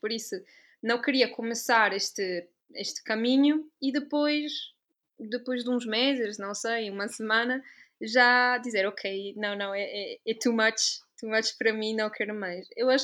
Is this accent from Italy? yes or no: yes; Trieste, Friuli-Venezia Giulia, Italy; Portuguese is a second language; now in Lisbon, Portugal; Eu sou italiana, sou de uma cidade que se chama Trieste, que fica no nordeste da Itália.